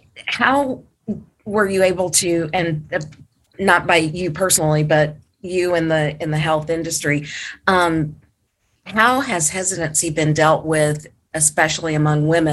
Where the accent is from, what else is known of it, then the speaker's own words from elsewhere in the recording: United States; I know as an American, the issue of COVID vaccinations became and still is very politicized.